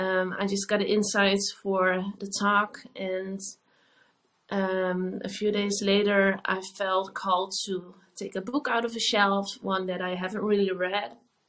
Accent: Netherlands; I am from the Netherlands. I am a psychologist

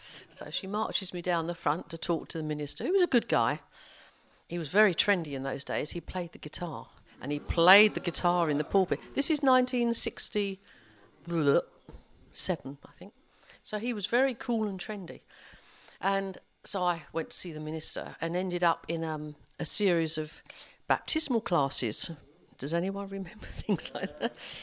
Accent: Southend-on-Sea, East of England, United Kingdom; From the end of Southend Pier, which is where we grew up in Essex

